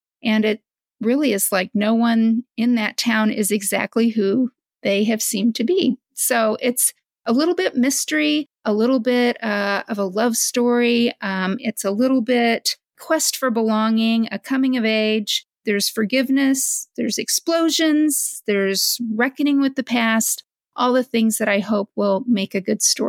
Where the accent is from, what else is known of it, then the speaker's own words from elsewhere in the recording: West Plains, Missouri, United States; So it's based on a real event that happened in my hometown of West Plains, Missouri, back in 1928.